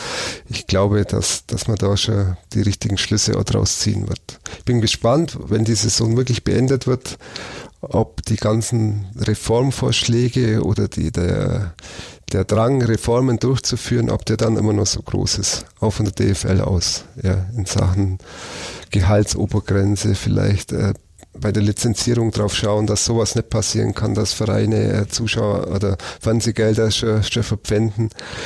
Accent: Augsburg, Bavaria, Germany; Also in so einer Ausnahmesituation möchte ich nichts ausschließen, aber als Augsburger denke ich, sie bleiben drin, knapp.

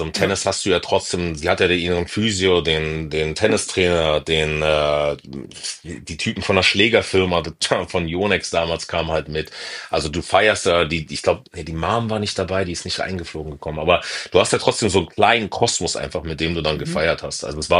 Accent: Berlin, Germany; Also diese Berliner Schnauze, dieses ist mir scheißegal

